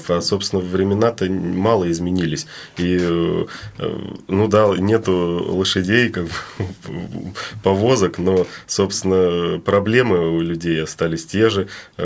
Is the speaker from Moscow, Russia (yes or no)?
no; Nizhny Novgorod Oblast, Russia; я вырос на Волге, как бы, то да, есть здесь, в тут Нижнем